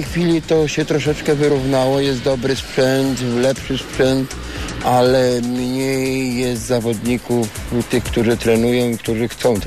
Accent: Jelenia Góra, Lower Silesian Voivodeship, Poland; also born or lived in Szczecin; urodziłem się w Szczecinie, bo mama z tatą się spotkali w Szczecinie. No i po prostu było tak, że rok czasu mieszkaliśmy w Szczecinie i przyjechaliśmy na odzyskane ziemie do Jeleniej Góry.

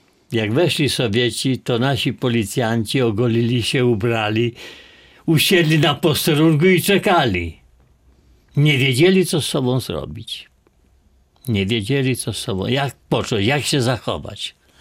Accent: Volhynia, Ukraine; powinienem chyba od tego zacząć, że jestem z Wołynia. Wie pani, gdzie Wołyń jest?

